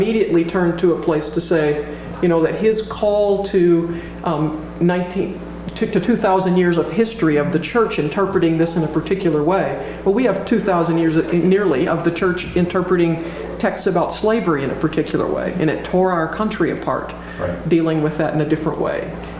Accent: Deep South, United States; I grew up in the Deep South where the term lesbian carries that negative connotation that you're speaking of, but I've lived now for 20 years in the Midwest where it does not.

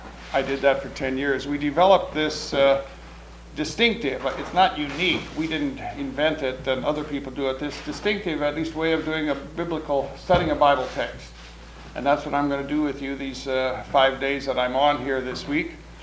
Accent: Illinois, United States; now in St. Louis, United States; I come from St. Louis, Missouri. Although I'm originally an Illinois farm boy

